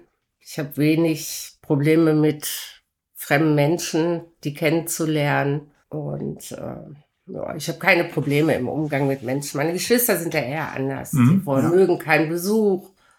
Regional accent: Essen, North Rhine-Westphalia, Germany; Ja, ich bin ja in Fischlaken groß geworden und wir hatten eine super Kindheit. Da waren wahnsinnig viele Kinder in meinem Alter in der Straße am Hüning. Da war ja die Zechensiedlung, da gab es jede Menge Kinder.

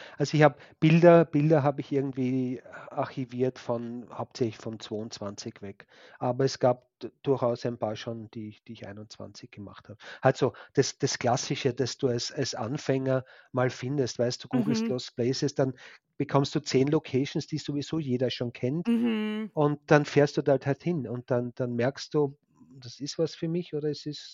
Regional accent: Austria; Ich komme tatsächlich aus Österreich, in der Nähe von Wien eigentlich zu Hause. Und ja, das ist halt meine Gegend, in der ich mich so rumtreibe, auf Suche nach Lost Places.

